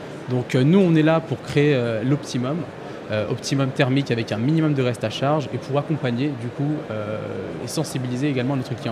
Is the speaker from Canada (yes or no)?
no; France; on a un certain ethnocentrisme en tant que Français.